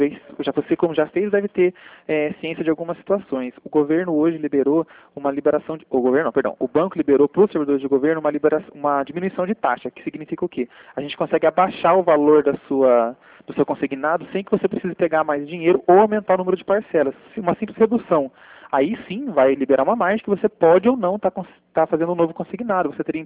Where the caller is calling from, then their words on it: Arapongas, Paraná, Brazil; Eu falo de Arapongas.